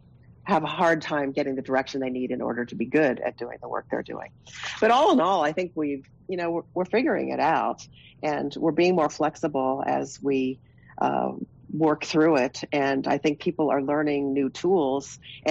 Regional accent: Seattle, Washington, United States; now in Las Cruces, United States; You know, I said earlier, you know, I came from Seattle.

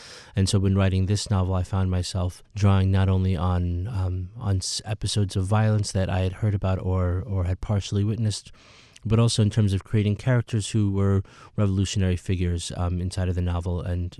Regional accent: Peoria, Illinois, United States; born or raised there

